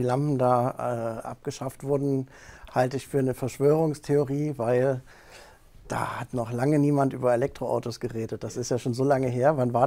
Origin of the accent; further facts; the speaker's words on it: Saxony, Germany; Ich bin ja ein Kaffeesachse, wie man so schön sagt.